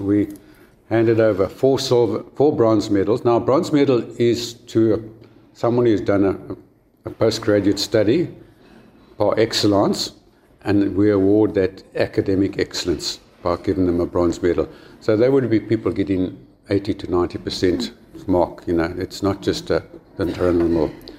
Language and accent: Afrikaans; Grahamstown, Eastern Cape, South Africa; Afrikaans is a second language; also born or lived in East London / KwaZulu-Natal; Dis ook my provinsie. Ek was hier gebore en ek die groot geword. Ja, ek is in Graamstad gebore. En Gamtoos begin skool gaan, my Afrikaans daar geleer. Kon nie 'n woord praat nie toe ek daar opgedaag het, maar na 3 jaar kon ek kwa praat.